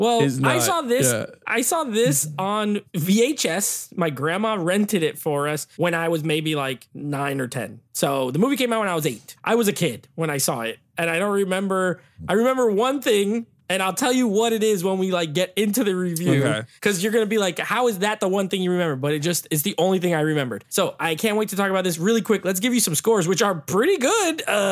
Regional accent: Bronx, New York, United States; born there; Now, Alex, I was born in the Bronx way back in the late 80s, so this is a hometown movie for me.

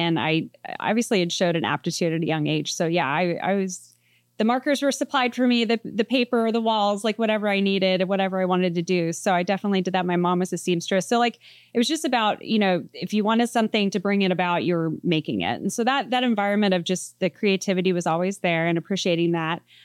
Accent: Pennsylvania, United States; I grew up in Pennsylvania, kind of in a rural area, and things were a little older there.

